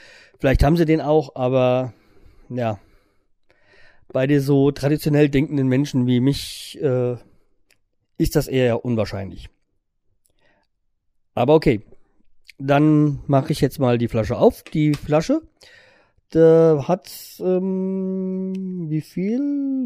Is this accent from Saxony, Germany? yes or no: no; Hanau, Hesse, Germany; da ich aus Hanau komme und in Hanau-Steinheim das Bundes-Appleboy-Fest ist, wächst man ja schon quasi damit auf.